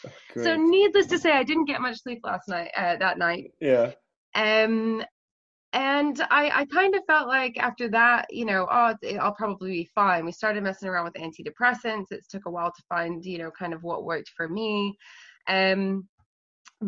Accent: Texas, United States; also born or lived in Scotland; So I grew up, I was born in Scotland, but I grew up in Texas, where my mom and her family are.

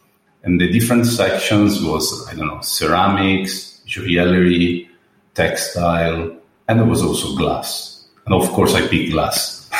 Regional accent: Murano, Veneto, Italy; English is a second language; also born or lived in Venice; So I'm born in Venice. But I grew up and raised in Murano, this little island in the Venetian Lagoon, famous for glass blowing.

